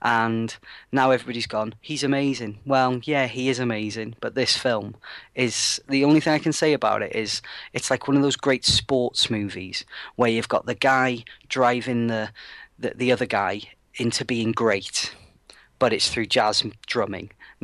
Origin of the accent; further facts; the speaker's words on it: United Kingdom; But as a British person, and I've, you know, I can't really relate much to these stories I find when I watch them